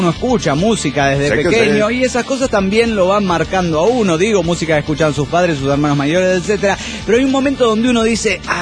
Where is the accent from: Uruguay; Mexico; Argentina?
Mexico; Teloloapan, Guerrero; now in Phoenix, United States; de Teloloapán, Guerrero, en Phoenix, Arizona